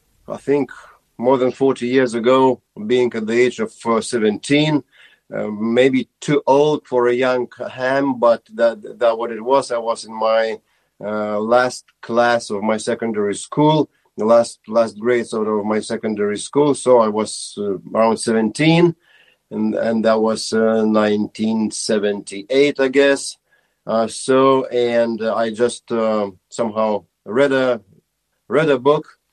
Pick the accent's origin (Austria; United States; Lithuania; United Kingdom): Lithuania; Vilnius, Vilnius County; English is a second language; My hometown is the capital city, Vilnius. Vilnius, capital of Lithuania. It's my native town.